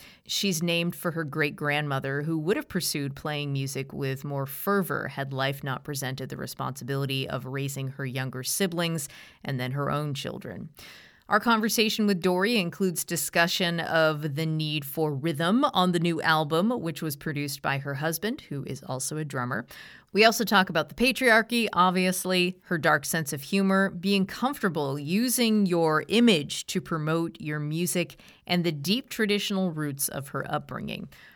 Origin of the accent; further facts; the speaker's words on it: Appalachia, United States; I'm an Appalachian. I'm a cripple creeper.